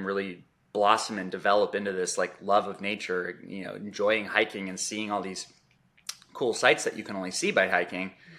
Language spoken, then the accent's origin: English; Arizona, United States; We are from Arizona. So we wanted to see different things than we're used to in the desert Southwest.